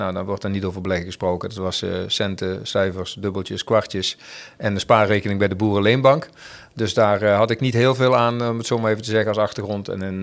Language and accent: Dutch; Limburg, Netherlands; Ik ben toen vanuit het mooie Limburgse land waar ik opgegroeid ben, mijn opleiding had gehad, uiteindelijk verkast richting het Wilde Westen, zoals ik het altijd noem.